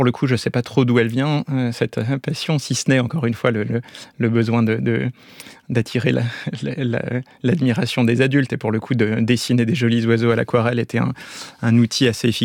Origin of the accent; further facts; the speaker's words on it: Italy; J'ai perdu mon père peu de temps après ma naissance, donc j'ai grandi en Italie avec ma mère et ma tante, donc petite classe moyenne, et par contre, fils unique, élevé en Italie en plus, par deux femmes.